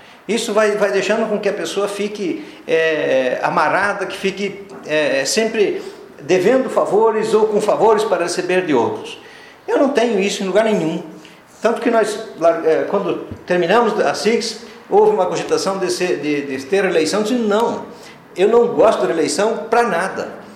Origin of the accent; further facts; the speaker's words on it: Xanxerê, Santa Catarina, Brazil; Foi aqui que eu nasci, aqui no interior, no Cambuizal, né? É aqui que eu desenvolvi minha família, tenho duas filhas maravilhosas, minha esposa, aqui que eu tenho os meus negócios, tenho três empresas de Xanxerê.